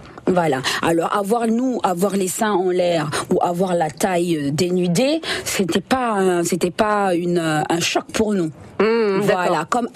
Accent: Senegal; Une femme, chez nous, au Sénégal, doit toujours sentir bon.

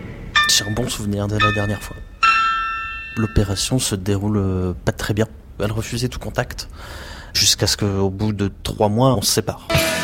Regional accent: Douai, Hauts-de-France, France; J'ai grandi à Douai

